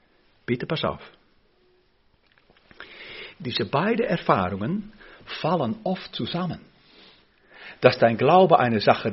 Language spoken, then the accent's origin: German; Rotterdam, South Holland, Netherlands; German is a second language; Im Museum bei uns in Rotterdam gab es einige von diese Bilder.